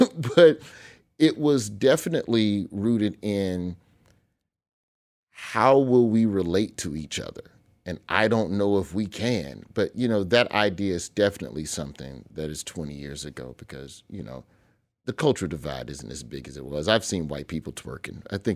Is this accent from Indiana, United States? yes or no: no; Birmingham, Alabama, United States; I grew up in Birmingham, Alabama. Birmingham proper, the Birmingham within the city limits, is about an 80% black city.